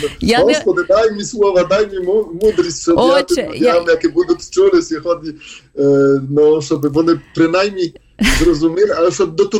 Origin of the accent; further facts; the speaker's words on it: Poland; я з Польщі